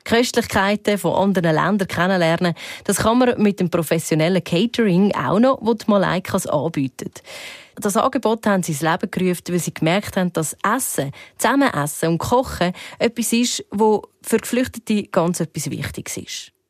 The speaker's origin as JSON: {"language": "German", "country": "Switzerland", "said": "Das war mir gar nicht so bewusst gewesen, dass da wirklich das Individuum so Beachtung bekommt bei uns in der Schweiz."}